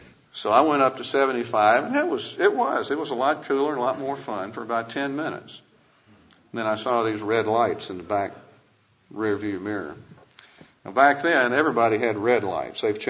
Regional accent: Kentucky, United States; And I said, man, I can't come back. I'm from Western Kentucky.

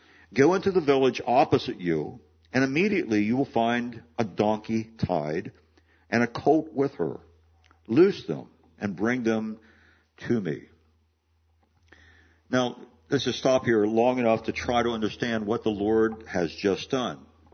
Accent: Maryland, United States; When I was growing up in Western Maryland just after the flood

